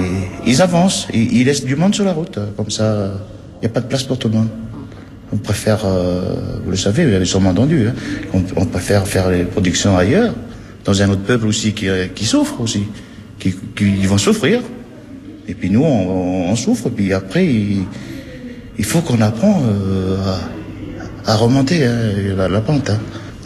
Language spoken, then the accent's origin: French; Vanuatu; now in France; Alors, je suis né au Vanuatu. Depuis que j'étais gamin, j'étais chez les missionnaires.